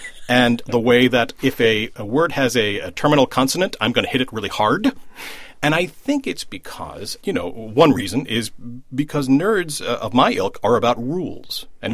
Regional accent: Pennsylvania, United States; accent: mid-Atlantic; But the actual mid-Atlantic accent, I grew up outside of Philly, spitting distance from Baltimore. This is how my friends and family sound

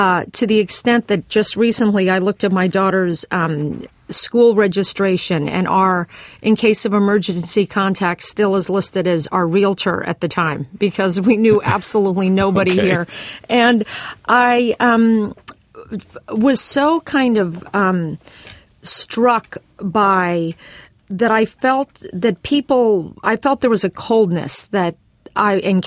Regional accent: Los Angeles, California, United States; I come from Los Angeles where I recognized anybody in a Starbucks.

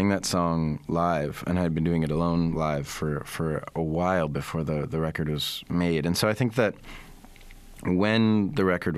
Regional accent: Vancouver, British Columbia, Canada; when I was a kid, you know, I had this impression of Vancouver, and I don't know if you've spent time there, but Vancouver is a beautiful, beautiful city.

